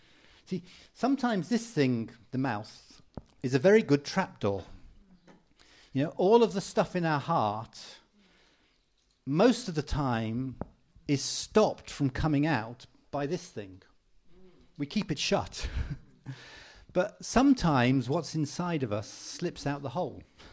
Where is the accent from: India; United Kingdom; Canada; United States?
United Kingdom; But we're British.